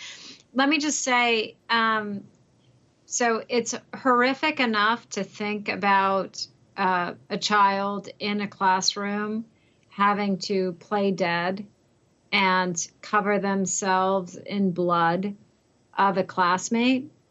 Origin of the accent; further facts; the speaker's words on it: United States; That upsets me as a mom. It upsets me as an American.